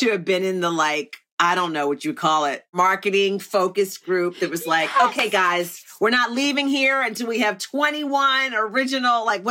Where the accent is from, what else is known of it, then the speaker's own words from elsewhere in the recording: Virginia, United States; And maybe it's because I'm from Virginia and it's like a tobacco state.